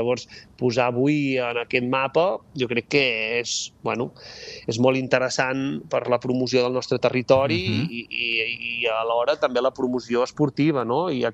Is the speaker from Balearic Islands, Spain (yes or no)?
yes; Sóller, Balearic Islands, Spain; accent: Mallorcan; Jo soc de la serra de la Serra de Tramuntana, llavors, Solla, de Solla